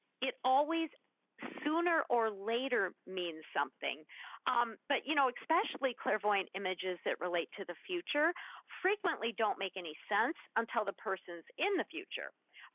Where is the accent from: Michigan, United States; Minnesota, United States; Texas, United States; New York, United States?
Minnesota, United States; I'm Minnesotan. We don't eat kumquats.